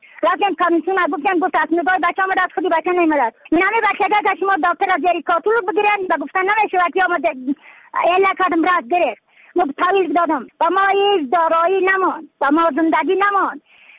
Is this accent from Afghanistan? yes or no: yes; Badakhshan, Afghanistan; از بدخشان هستم، مرکز بدخشان ولسوالی اکل پایان، قریه وین.